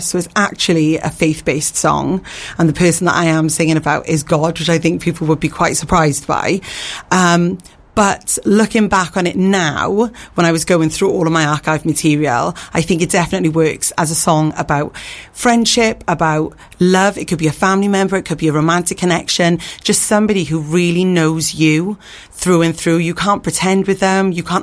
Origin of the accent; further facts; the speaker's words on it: Swansea, Wales, United Kingdom; I did move here 14 years ago. I'm originally from Swansea.